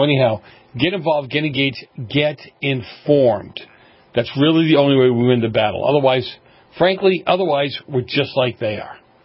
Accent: Boston, Massachusetts, United States; Well, I grew up in Boston, so it's just kind of like whatever.

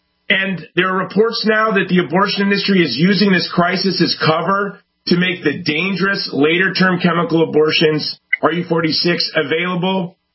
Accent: Hawaii, United States; In my home state, we have an unemployment in the state of Hawaii higher than the Great Depression.

